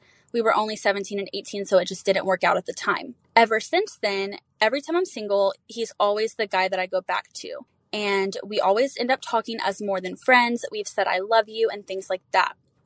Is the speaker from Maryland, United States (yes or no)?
no; Houston, Texas, United States; I'm 24 and I'm from Houston.